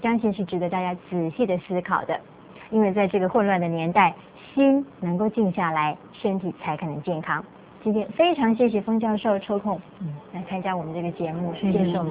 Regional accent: China; 因为我们中国人可以说是深陷其中

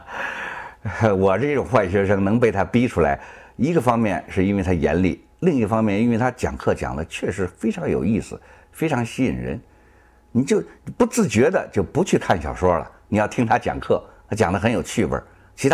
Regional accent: Beijing, China; 我出生在一个中国共产党的一个干部家庭，那时候我们家住在颐和园里头，那时候颐和园是中共中央或者中央军委的所在地，我们家跟老毛家是隔壁

